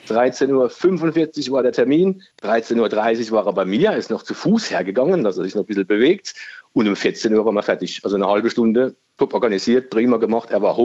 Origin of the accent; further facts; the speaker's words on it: Rhineland-Palatinate, Germany; Und gerade bei uns in der Pfalz ist es ja immer schön.